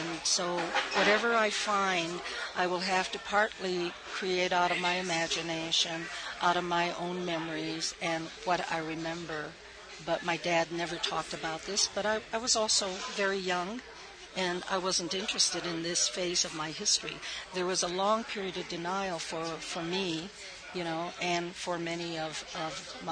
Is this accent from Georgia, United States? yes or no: no; Chicago, Illinois, United States; And I grew up in an all-white neighborhood and started a dance career at the age of 12. So I grew up in Chicago.